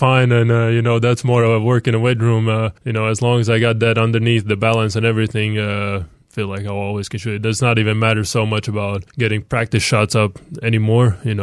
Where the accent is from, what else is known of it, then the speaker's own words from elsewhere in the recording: Latvia; English is a second language; Yeah, you know, for us, since we're a really small country, we're trying not to waste any talent that we have.